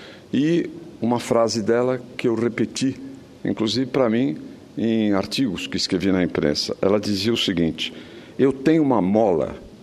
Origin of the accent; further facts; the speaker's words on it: São Paulo, Brazil; aí como paulista, não estou no governo